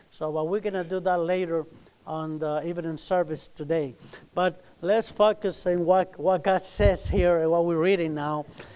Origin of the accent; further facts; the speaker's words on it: Texas, United States; We come from Texas. And as the pastor say, we've been here.